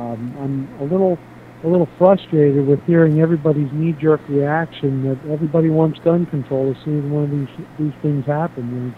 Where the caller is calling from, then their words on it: Allentown, Pennsylvania, United States; from Allentown, Pennsylvania.